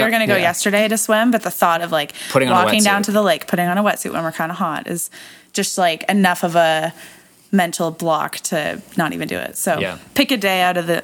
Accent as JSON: {"language": "English", "country": "Canada", "said": "I'm Canadian."}